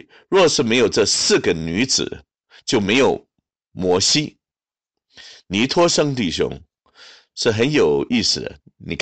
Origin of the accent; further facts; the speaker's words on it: Hong Kong; 我是从香港来的，那的确是这样子。